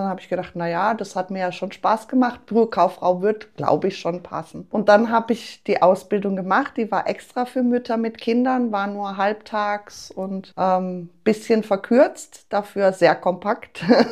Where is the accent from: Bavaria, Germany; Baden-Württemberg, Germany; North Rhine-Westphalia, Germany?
Baden-Württemberg, Germany; Rheinfelden; Ich komme aus Rheinfelden, bin hier geboren und aufgewachsen, habe mal so kurze Abstecher gemacht in andere Orte mit freiwilligem sozialen Jahr und Studium